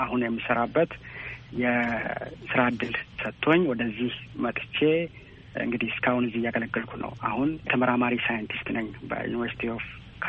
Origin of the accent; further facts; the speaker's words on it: Bahir Dar, Amhara, Ethiopia; ተወልጄ ያደግኩት ባህር ዳር ከተማ ነው።